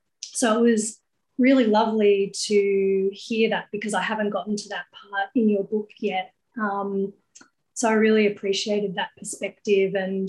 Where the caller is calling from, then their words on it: Melbourne, Victoria, Australia; I'm calling in from Melbourne, Australia